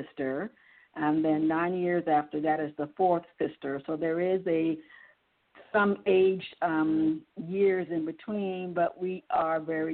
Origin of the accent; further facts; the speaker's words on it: Los Angeles, California, United States; No, I was raised in California, Los Angeles to be exact. And around in my early 20s, my family moved to a small bedroom community of Roland Heights.